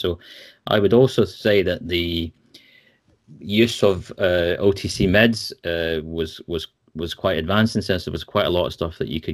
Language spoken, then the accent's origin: English; Greenock, Scotland, United Kingdom; moved away; also born or lived in South Africa; I'm originally from Greenock in Scotland, but obviously my accent has been morphed, having spent nearly 17 years or so in South Africa.